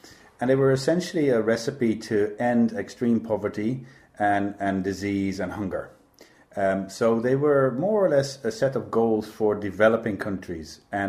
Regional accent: Ireland; That means they apply in Ireland. Okay. So we, as Irish citizens, we're going to be affected by these goals

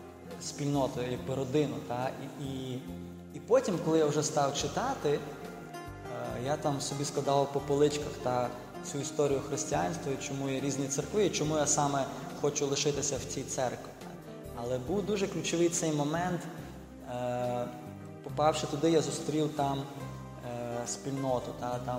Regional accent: Brest, Brest Region, Belarus; це було в моєму рідному місті, в Бресті.

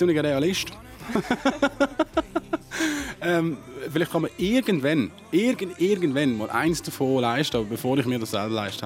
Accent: Switzerland; Ja, sicher bin ich Schweizer.

